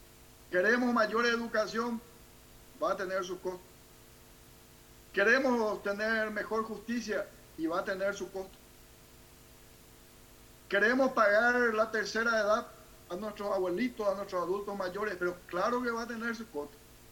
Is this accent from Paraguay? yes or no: yes; Paraguay; somos el pueblo paraguayo.